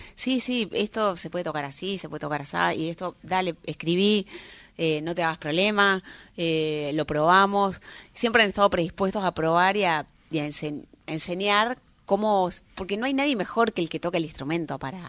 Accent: Chascomús, Buenos Aires Province, Argentina; born there; porque nací en Chascomús, muy en contacto con la naturaleza

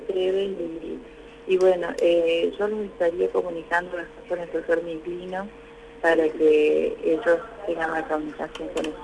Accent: Uruguay; Entonces soy de Uruguay

